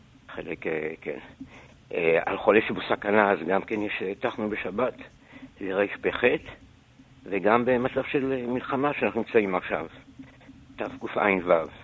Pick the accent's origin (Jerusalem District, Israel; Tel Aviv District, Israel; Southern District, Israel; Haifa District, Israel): Southern District, Israel